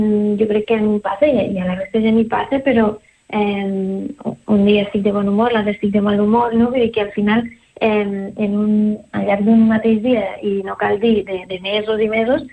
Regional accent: Lleida, Catalonia, Spain; Que venim de Lleida i quan passem de més de 2 hores amb cotxe ja és com que anem a tocar lluny

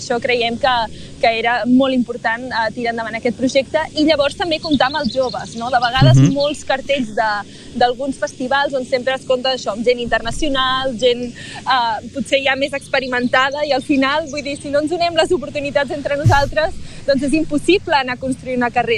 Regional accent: Pals, Catalonia, Spain; sempre poso que sóc de Pals

